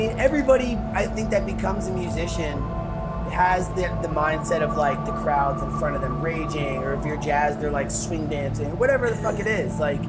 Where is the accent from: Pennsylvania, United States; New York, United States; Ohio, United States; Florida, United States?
Florida, United States; and I'm from Florida, so all of the shit that I ever got was from like trading dead tapes and fish tapes